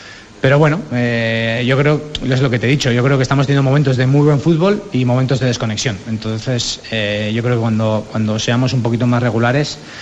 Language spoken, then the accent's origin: Spanish; Pamplona, Navarre, Spain; now in Ponferrada, Spain; Bueno, yo soy de Pamplona también, de una ciudad... Bueno, no es pequeña, pero tampoco es de estas grandes.